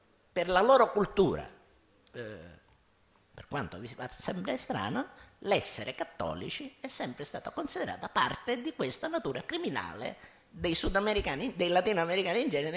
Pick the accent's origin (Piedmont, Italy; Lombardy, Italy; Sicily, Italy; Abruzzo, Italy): Sicily, Italy; quante volte questo schema è stato buttato addosso a noi come siciliani